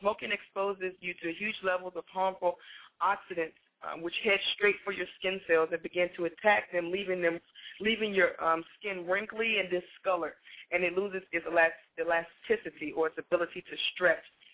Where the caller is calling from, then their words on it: Delaware, United States; From VA tonight. I'm coming from Delaware.